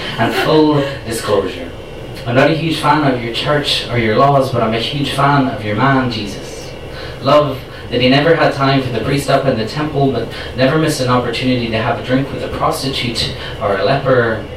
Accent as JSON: {"language": "English", "region": "Northern Ireland", "country": "United Kingdom", "said": "I come from Northern Ireland, so I hope you can understand my accent."}